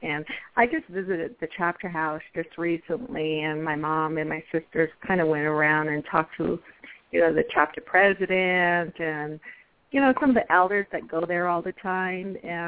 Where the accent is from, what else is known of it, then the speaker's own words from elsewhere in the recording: United States; Yeah, I'm actually from Tiso chapter. I was born and raised from that area, just outside of Tisto chapter, probably about 5 miles from Tisto chapter house.